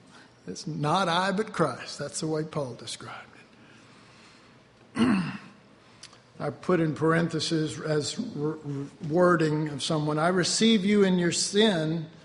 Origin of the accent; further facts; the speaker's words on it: Dallas, Texas, United States; Again, I was born in Oak Cliff or raised, you know.